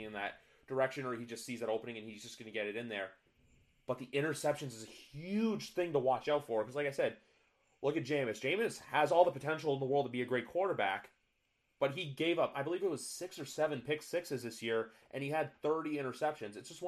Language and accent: English; Canada; as you know, I'm from Canada, but I watch a lot of YouTube clips from like Get Up and First Take